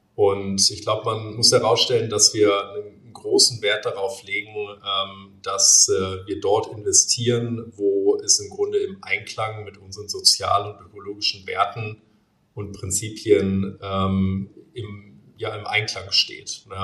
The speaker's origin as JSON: {"language": "German", "region": "Bremen", "country": "Germany", "tie": "born or raised there", "said": "bin gebürtiger Bremer."}